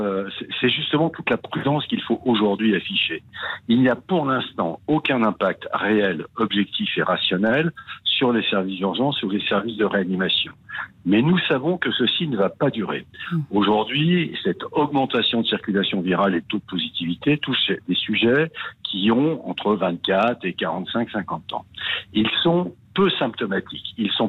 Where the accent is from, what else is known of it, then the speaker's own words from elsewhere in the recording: Lille, Hauts-de-France, France; Écoutez, je suis un vrai Lillois